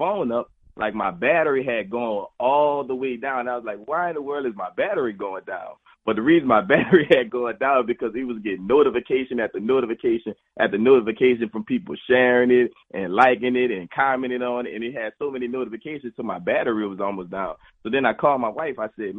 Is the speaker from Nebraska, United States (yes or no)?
no; New Orleans, Louisiana, United States; now in Slidell, United States; So we're actually from New Orleans, Louisiana. We currently stay in Slidell, but the reason that we stay in this particular area is because of Hurricane Katrina.